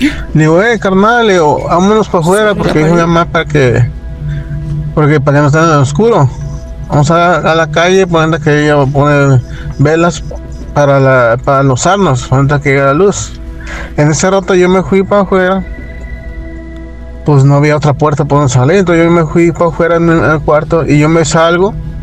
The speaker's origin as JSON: {"language": "Spanish", "town": "Tijuana", "region": "Baja California", "country": "Mexico", "said": "yo vengo de Tijuana, pero Vero nací en San Luis Potosí."}